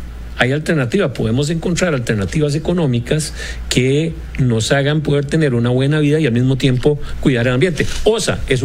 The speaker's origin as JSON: {"language": "Spanish", "country": "Costa Rica", "said": "los que somos ticos"}